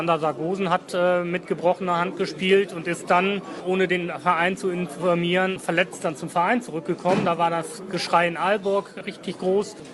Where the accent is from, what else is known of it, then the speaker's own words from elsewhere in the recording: Cologne, North Rhine-Westphalia, Germany; Das muss ich jetzt als Kölner so sagen.